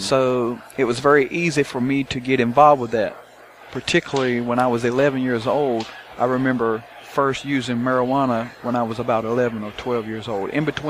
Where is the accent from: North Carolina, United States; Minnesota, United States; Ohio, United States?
North Carolina, United States; Yes, I come from the Lumbee tribe, which is about 65,000 enrolled members. And yes, I am part of the Lumbee tribe.